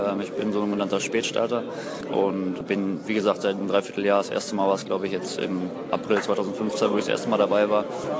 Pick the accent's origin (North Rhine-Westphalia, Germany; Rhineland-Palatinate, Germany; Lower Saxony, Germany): North Rhine-Westphalia, Germany; NRW ist halt meine Heimat.